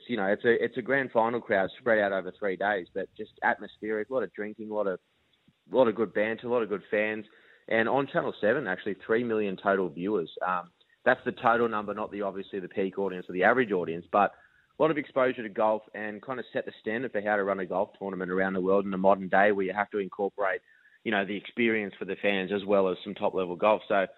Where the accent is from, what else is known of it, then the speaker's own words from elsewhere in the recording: Australia; I personally, you know, just being an Aussie sports fan